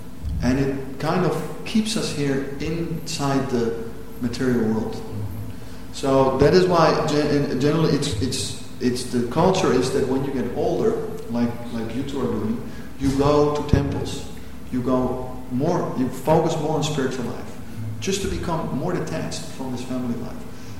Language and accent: English; Amsterdam, North Holland, Netherlands; I'm from Amsterdam, so I know all about these things.